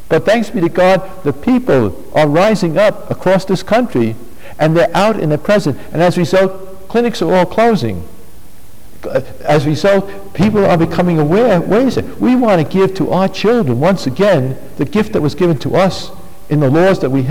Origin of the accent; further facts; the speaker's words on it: Brooklyn, New York, United States; I come from Brooklyn. In Brooklyn, for every 100 black babies conceived in the womb, 70 are aborted.